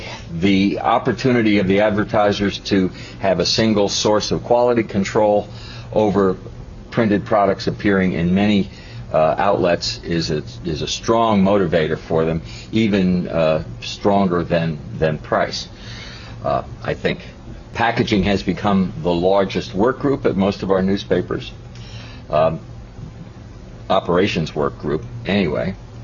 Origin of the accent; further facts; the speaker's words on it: Cincinnati, Ohio, United States; even at the scale of the Cincinnati Enquirer, which is my hometown paper, it's about 50%.